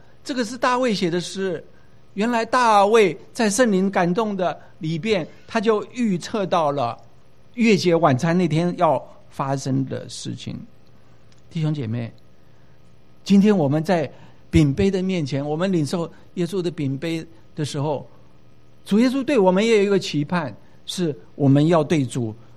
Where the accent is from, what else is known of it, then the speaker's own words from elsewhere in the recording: China; 我们中国人也是一样啊